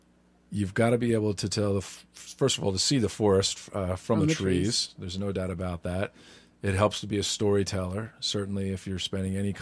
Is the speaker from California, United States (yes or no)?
no; New York, United States; Well, I grew up in Dutchess County, just outside of Poughkeepsie, which is, you know, roughly an hour and 15 minutes or so north of the city.